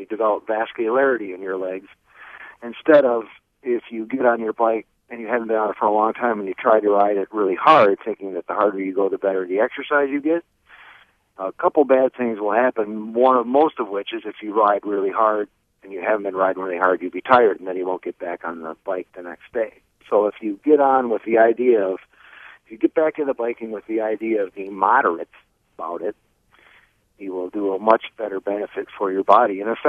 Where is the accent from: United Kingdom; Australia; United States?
United States; Menomonee Falls, Wisconsin; I grew up riding bikes in the Kettle Moraine outside of Menominee Falls and Hubertus and such